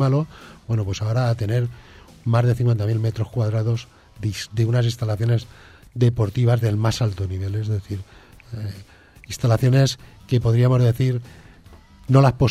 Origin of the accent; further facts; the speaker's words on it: Valencia, Valencian Community, Spain; also born or lived in Reus; Cuando nací en Reus, ya en Reus empecé a nadar en el Club Deportivo Reus. Cuando mi padre, que era militar, se trasladó a Valencia, seguí nadando, era escolar entonces, jovencito, 10, 11 años, en el Club Delfín de Valencia.